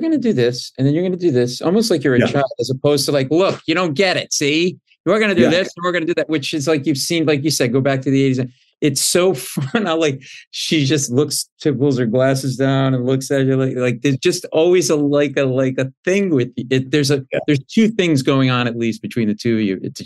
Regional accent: Rhode Island, United States; because I grew up in Rhode Island, the home of the New England crime family

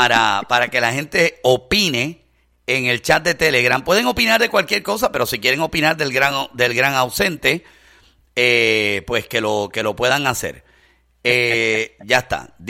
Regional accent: Puerto Rico; Puertorriqueño. No sé si se me nota por el acento. Soy puertorriqueño, senador

